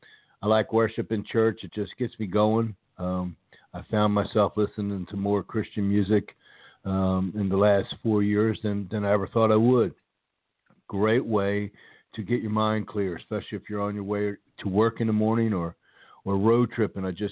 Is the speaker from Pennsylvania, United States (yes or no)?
yes; Pennsylvania, United States; those of you that follow the show regularly know that I grew up outside of Philadelphia.